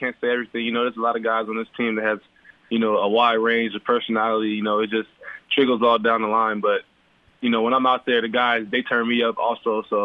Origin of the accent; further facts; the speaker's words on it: Arlington, Texas, United States; also born or lived in Decatur, Illinois; Actually, what's funny is I was actually born in Decatur, Illinois, but I grew up in Arlington.